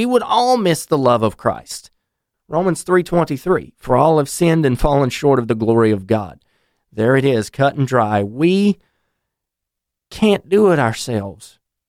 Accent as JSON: {"language": "English", "region": "North Carolina", "country": "United States", "said": "He's from my home state of North Carolina"}